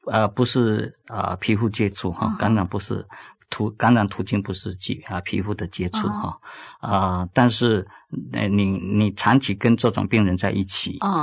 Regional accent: Taiwan; 所以我觉得说作为一个台湾人应该多多来照顾

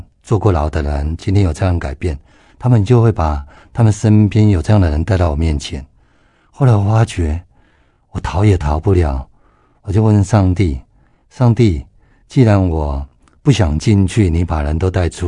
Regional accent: Sanchong, New Taipei, Taiwan; 我在三重长大，我今年46岁了，

